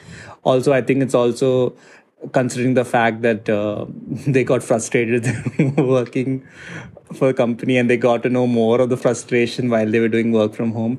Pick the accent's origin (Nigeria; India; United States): India; Kerala; now in Bangalore, India; since I hail from Kerala, and I had gone home for Easter in the month of April's beginning.